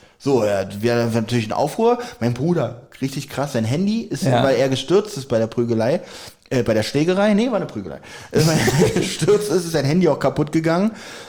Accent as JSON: {"language": "German", "region": "Berlin", "country": "Germany", "said": "das muss man auch als Berliner wissen."}